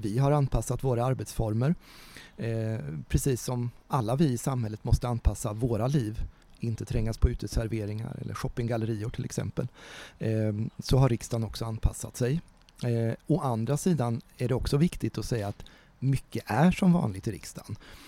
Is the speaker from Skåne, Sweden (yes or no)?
no; Ödeshög, Östergötland, Sweden; also born or lived in Stockholm / Motala; now in Norrköping, Sweden; Jag är uppvuxen i Ödeshög, har gått på gymnasiet i Mjölby, bott många år i Motala, jobbat och pluggat i Linköping, och nu bor jag då i Norrköping. Så jag har försökt täcka in länet lite från väster mot öster.